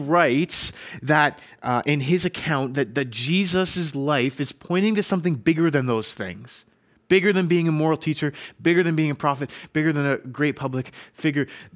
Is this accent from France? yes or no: no; Ottawa, Ontario, Canada; now in Abbotsford, Canada; I'm originally from Ottawa, Ontario. I went to school there. I was raised there, finished high school, and actually moved out to Abbotsford, BC